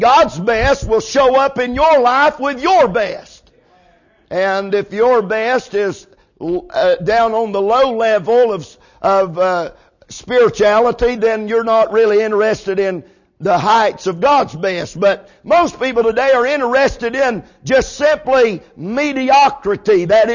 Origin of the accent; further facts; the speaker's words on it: United States; born there; You know, I was born in America and it was just natural for me to speak English. I mean, it was just natural. Mom and Daddy spoke English. Everybody around me spoke English.